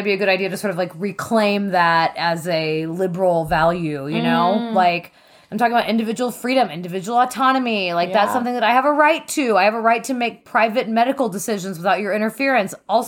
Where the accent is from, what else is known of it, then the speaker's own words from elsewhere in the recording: Texas, United States; Maybe this is just because I grew up in Texas